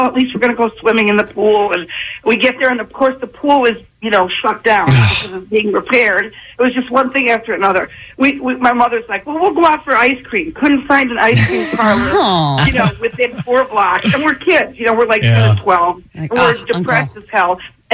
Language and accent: English; New York, United States; I grew up in New York, and we drove all our trips, and one was worse than the next.